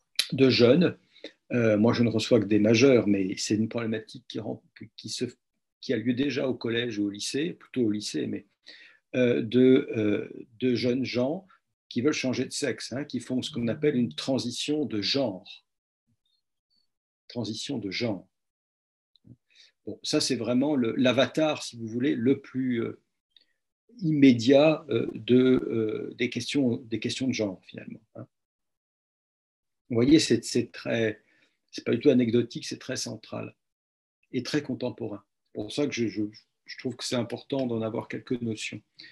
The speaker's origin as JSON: {"language": "French", "country": "France", "said": "mais enfin comme on est français, on va prendre la société française"}